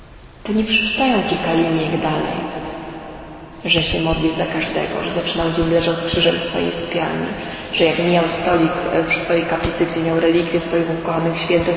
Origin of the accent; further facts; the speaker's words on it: Kraków, Lesser Poland, Poland; bo ja pochodzę z Krakowa.